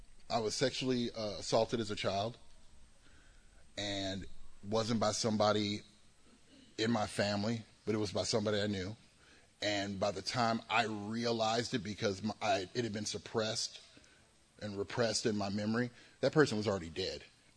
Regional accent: Chicago, Illinois, United States; But the people I grew up with in Chicago, they knew me.

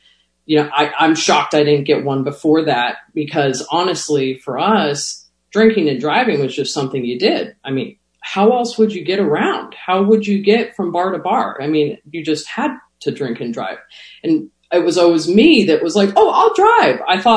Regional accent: Tucson, Arizona, United States; So I grew up in Tucson, Arizona.

